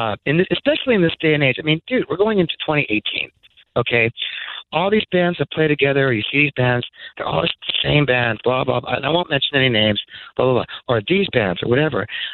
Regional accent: Montebello, California, United States; and I grew up in Montebello, California. Actually, that's where I grew up at. So Montebello is always known for you know, the old school punk rock scene

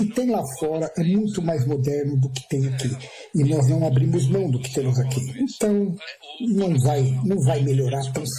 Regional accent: São Lourenço do Sul, Rio Grande do Sul, Brazil; sou de São Lourenço do Sul, Rio Grande do Sul

